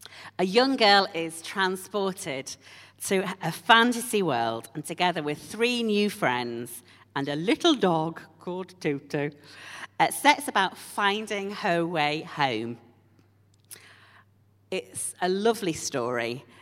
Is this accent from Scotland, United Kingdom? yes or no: no; Yorkshire and the Humber, United Kingdom; I am from Yorkshire. The War of the Roses is still happening in my head.